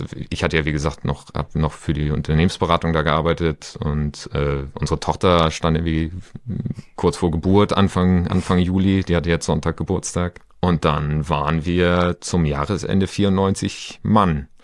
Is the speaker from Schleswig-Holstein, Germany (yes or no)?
yes; Schleswig-Holstein, Germany; weil Schleswig-Flensburg meine alte Heimat sozusagen für uns dann auch nahe lag